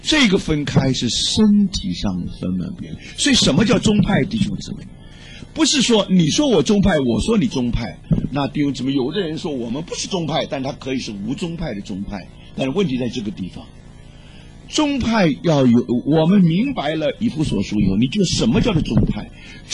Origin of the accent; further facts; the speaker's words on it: China; 你是印度人，我是中国人，